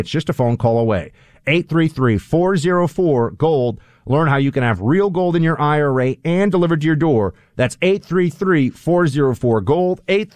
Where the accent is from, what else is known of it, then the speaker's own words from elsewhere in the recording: New York, United States; But I wanted to say, as a New Yorker, I feel like I'm on the front lines of COVID crazy here.